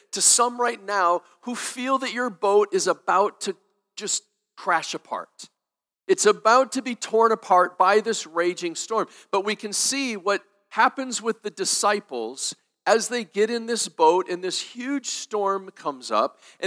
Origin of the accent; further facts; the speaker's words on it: Wisconsin, United States; like myself growing up in Wisconsin, I was right on the shore of Lake Michigan.